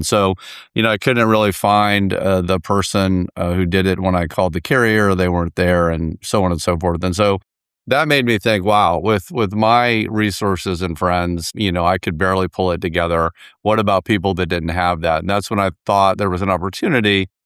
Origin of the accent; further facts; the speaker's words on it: Florida, United States; I'm born and raised in Florida.